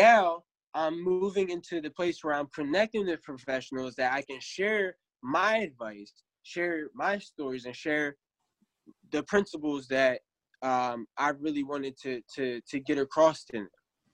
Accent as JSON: {"language": "English", "region": "New Jersey", "country": "United States", "said": "So I moved to Ohio, and I started working. I remember I'm from New Jersey. I came back to New Jersey. Now I moved to Ohio."}